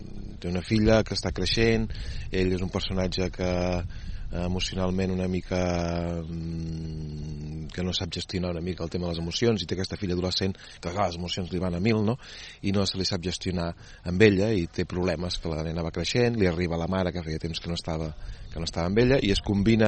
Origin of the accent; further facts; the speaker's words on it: Terrassa, Catalonia, Spain; Jo tenia 15 anys, 16, i no hi vine gaire encara, jo no soc de Barcelona, soc de Terrassa.